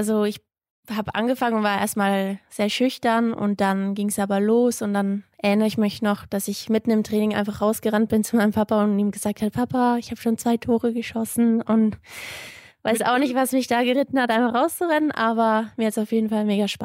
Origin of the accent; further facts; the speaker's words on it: Lörrach, Baden-Württemberg, Germany; also born or lived in Geneva, Switzerland; Also ich bin in Basel in der Schweiz geboren und bin auch dort unten eigentlich groß geworden, also dann auf der deutschen Seite in Lörrach und habe aber auch einen Teil von meiner Kindheit in der Schweiz verbracht, in Genf.